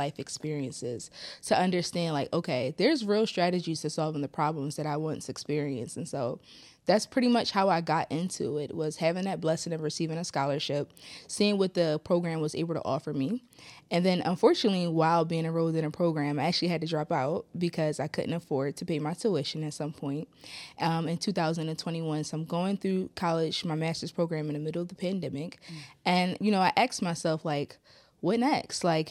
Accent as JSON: {"language": "English", "town": "Philadelphia", "region": "Pennsylvania", "country": "United States", "said": "I'm 25 years old. I'm from North Philadelphia."}